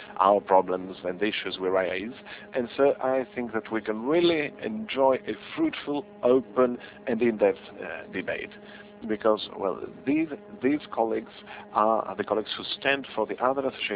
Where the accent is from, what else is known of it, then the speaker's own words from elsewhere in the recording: Sicily, Italy; English is a second language; I come from Northern Africa, actually Sicily.